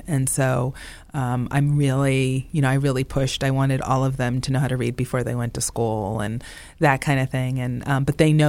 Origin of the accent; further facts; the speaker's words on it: New England, United States; also born or lived in New York; now in Baltimore, United States; I grew up in New England and lived in New York for a time